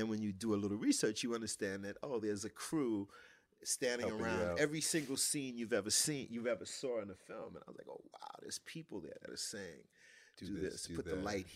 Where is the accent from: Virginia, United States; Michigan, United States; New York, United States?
New York, United States; Brooklyn; in the basement of the brownstone I grew up in Bed-Stuy, Brooklyn, there were 5 to 6 of my dad's friends.